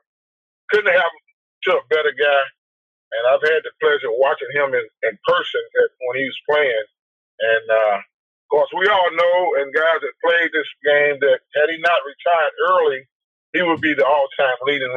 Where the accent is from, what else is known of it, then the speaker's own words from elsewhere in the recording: St. Louis, Missouri, United States; now in Texas, United States; And growing up in St. Louis, then, Orlando Torpedo, Bob Gibson, Lou Brock, those was my heroes.